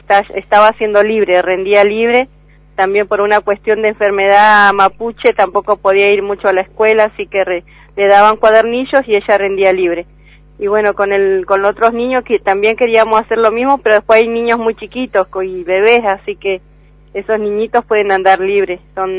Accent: La Guarría, Chubut, Argentina; born there; yo y mi familia nacimos en La Guarría, mi madre nació ahí

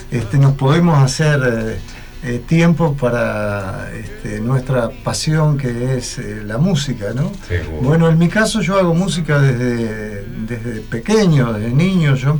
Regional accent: San Salvador, Entre Ríos, Argentina; born there; also born or lived in Rosario; Yo nací en San Salvador.

